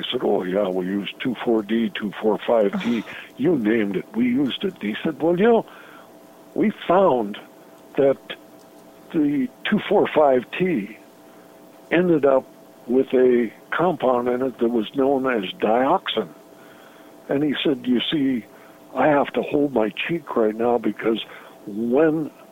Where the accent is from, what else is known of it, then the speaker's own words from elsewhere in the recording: Great Falls, Montana, United States; I went to my 50th class reunion in my hometown, Great Falls, Montana.